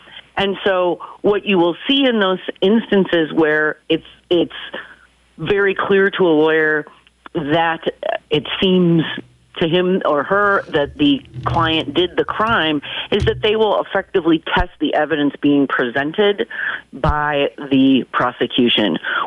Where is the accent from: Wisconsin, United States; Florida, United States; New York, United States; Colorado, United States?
Wisconsin, United States; Milwaukee; And so what better way to do that than to come back home to my hometown, Milwaukee, and work for the city of Milwaukee.